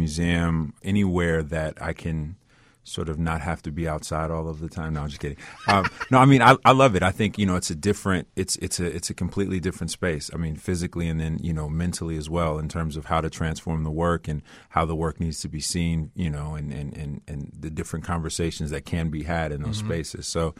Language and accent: English; Chicago, Illinois, United States; I grew up on the South Side of Chicago.